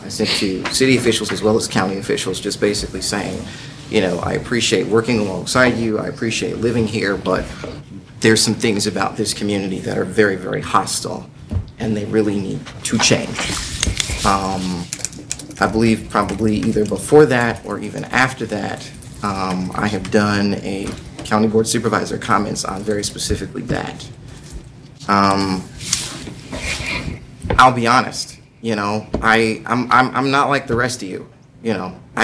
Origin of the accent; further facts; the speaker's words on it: Kenosha, Wisconsin, United States; And some of them, when I say, no, I'm from Kenosha, have the nerve to fight me and say, no, you're from Milwaukee.